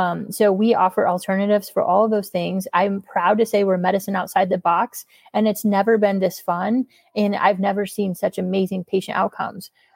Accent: Sheraton, Iowa, United States; So our first clinic is in my hometown of Sheraton, Iowa.

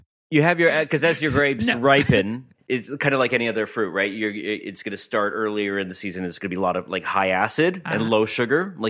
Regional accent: Winnipeg, Manitoba, Canada; moved away as an adult; now in Vancouver, Canada; I grew up in Winnipeg.

